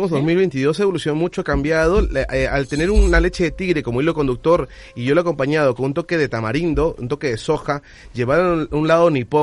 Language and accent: Spanish; San Juan de Lurigancho, Lima, Peru; Yo soy peruano de una parte que se llama San Juan del Urigancho. De Lima está a 20 minutos.